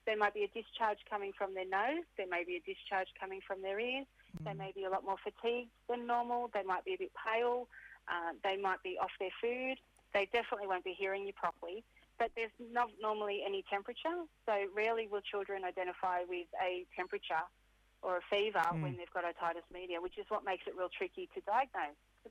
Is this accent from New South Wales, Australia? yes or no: yes; Nevertire, New South Wales, Australia; I'm Wiradjuri from Nevatire in New South Wales, Central West New South Wales.